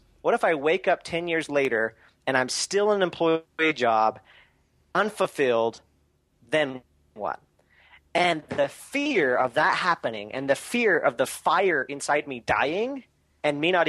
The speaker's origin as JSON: {"language": "English", "region": "Utah", "country": "United States", "tie": "born or raised there", "said": "I mean, I found out later that Russell was actually like my neighbor growing up in Utah. We lived close, but we ran in different circles."}